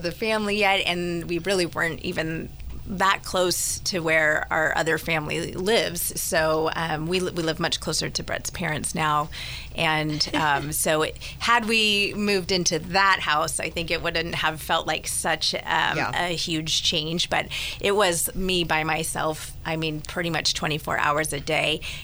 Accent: California, United States; I grew up in Southern California, more urban environment to be sure.

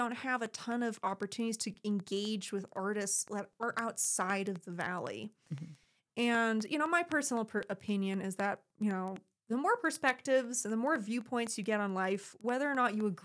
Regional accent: Florida, United States; also born or lived in Arizona; Again, I'm from Florida, and I did my master's in Arizona, and I never envisioned myself ever living in Colorado. And mm-hmm. I am from big cities, you know, a minimum 100,000 people.

